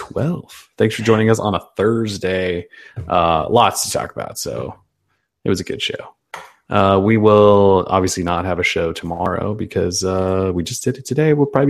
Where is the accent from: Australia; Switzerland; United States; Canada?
United States; being an American a-hole